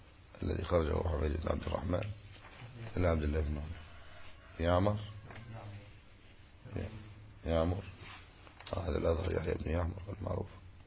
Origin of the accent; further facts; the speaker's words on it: Egypt; وكانت عندنا في مصر أولا قراءة قالون،